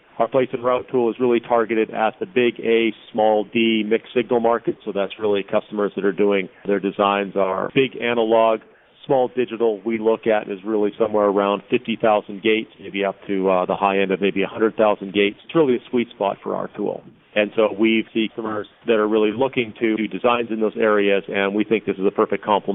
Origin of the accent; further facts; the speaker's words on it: Alberta, Canada; now in Los Angeles, United States; but also having the chance to grow up in central Alberta.